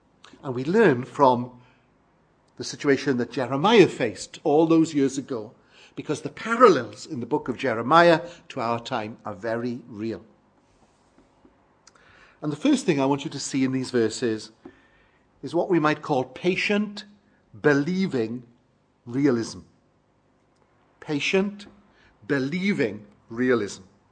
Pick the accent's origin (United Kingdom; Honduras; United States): United Kingdom; Wales; I was brought up in Wales in a little town called Lacha, and I read the reports there.